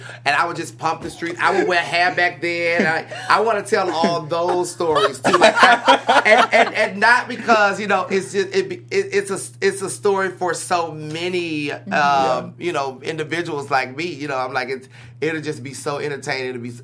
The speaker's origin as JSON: {"language": "English", "region": "the South", "country": "United States", "tie": "born or raised there", "said": "You know, me growing up in the South, you know, being a little bit in the streets, not fully in the streets, but a little bit in the streets"}